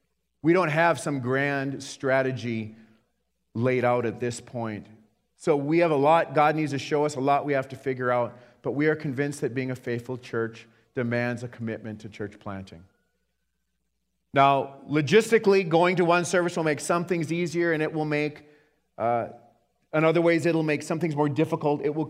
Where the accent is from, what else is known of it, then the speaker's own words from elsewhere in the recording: Missoula, Montana, United States; And maybe you think, well, we're from Missoula.